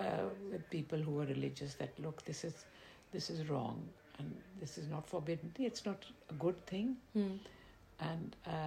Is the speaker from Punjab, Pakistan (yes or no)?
yes; Lahore, Punjab, Pakistan; We grew up in Lahore, and I would read the Quran in English.